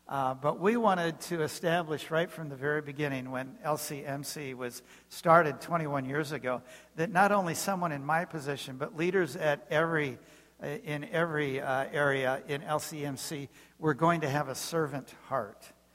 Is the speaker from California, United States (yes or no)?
no; Phoenix, Arizona, United States; It's great to be in Texas. I'm from Phoenix, Arizona, so I came here to get out of the heat